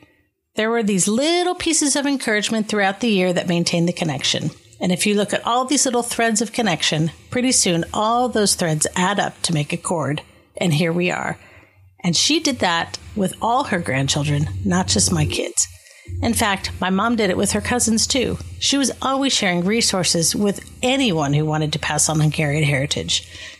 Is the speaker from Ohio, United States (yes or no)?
yes; Youngstown, Ohio, United States; I was your absolute typical teenager growing up in Youngstown, Ohio.